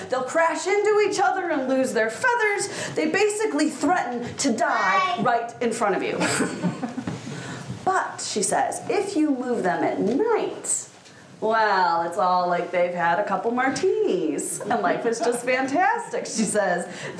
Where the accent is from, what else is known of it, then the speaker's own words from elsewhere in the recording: Chicago, Illinois, United States; I grew up in Chicago, so I had no idea what she was talking about.